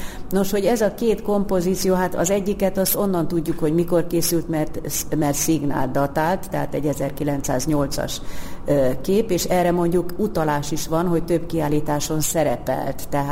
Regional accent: Hungary; Ez számunkra egy hosszas kutatómunka, mert magyarok vagyunk és nem értünk Párizsba

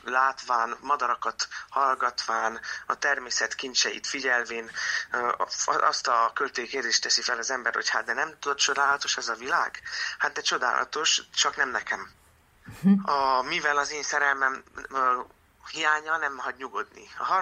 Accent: Târgu Mureș, Mureș County, Romania; moved away; én Erdélyből, Marosvásárhelyről, mikor Budapestre kerültem a tanulmányaim során

